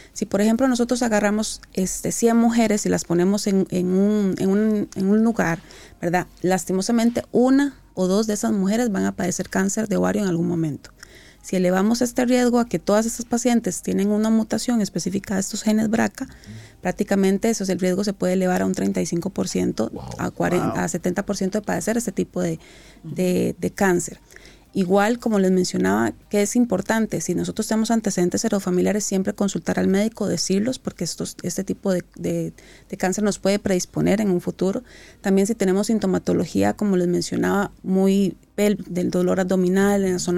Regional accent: Dominican Republic; soy dominicana, vengo con bastante frecuencia

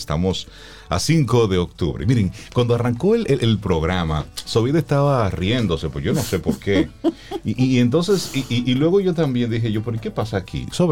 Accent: Dominican Republic; Si dividimos 5.400 millones entre los 11 millones de dominicanos que somos

